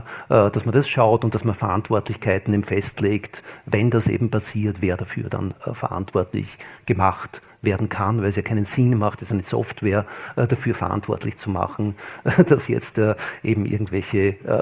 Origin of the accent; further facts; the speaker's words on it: Austria; ich bin in Österreich aufgewachsen, da hat man gewissermaßen noch geglaubt